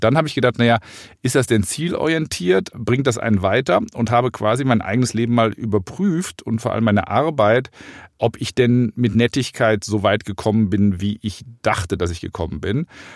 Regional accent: Rhineland, Germany; ich komme ja aus dem Rheinland

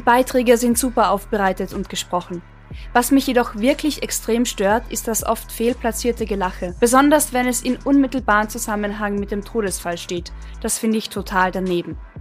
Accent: Carinthia, Austria; now in Vienna, Austria; Beide aus Bayern, ich in Kärnten aufgewachsen und man schreibt uns den Wiener Dialekt zu.

